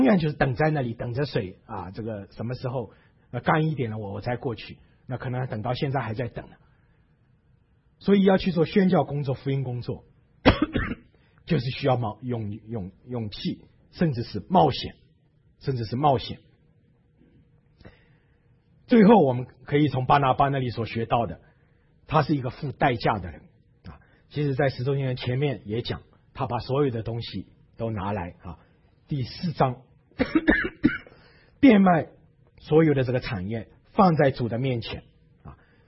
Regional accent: China; 我们中国人常说滴水之恩要怎么样，要涌泉来相报

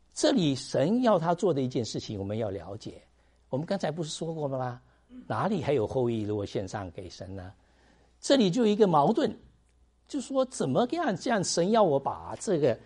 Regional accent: China; 可能说在今年里面我们中国人有好处的

